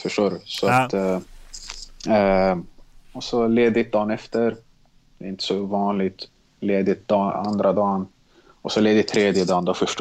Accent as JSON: {"language": "Swedish", "town": "Stockholm", "region": "Stockholm County", "country": "Sweden", "tie": "born or raised there", "said": "Jag är uppvuxen i Tensta, flyttade när jag var 6 år till Mälarhöjden, Bredäng."}